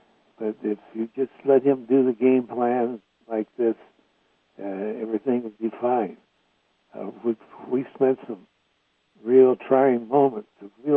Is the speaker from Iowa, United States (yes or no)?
yes; Iowa, United States; Strange thing. I was from Iowa, and the Minnesota came down and played Drake in the Corn Bowl Classic in Des Moines.